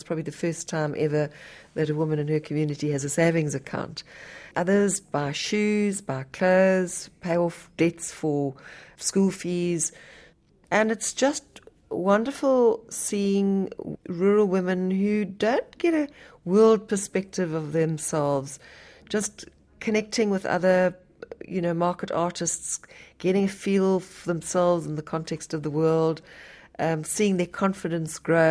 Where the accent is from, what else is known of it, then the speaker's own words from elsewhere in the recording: Namibia; I'm from Namibia and I run a non-profit trust